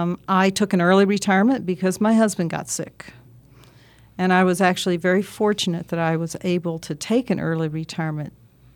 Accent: Texas, United States; Born and raised in the great state of Texas, Bill, and educated at Texas A&M, got my degree in biochemistry at Colorado State University.

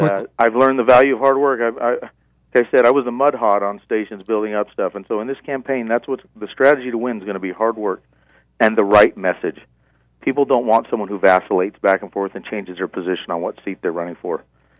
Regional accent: Tucson, Arizona, United States; We're from Tucson.

